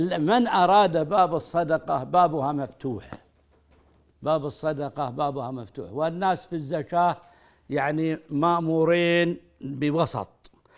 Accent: Saudi Arabia; هذه يا أخي تختلف بعض البلدان، بأن عندنا في السعودية مثلا الحمد لله ما هي محتاجة للزكاة

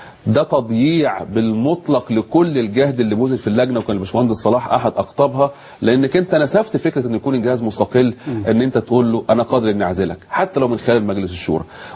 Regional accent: Egypt; للاسف نحن كمصريين نحترف جلد الذات

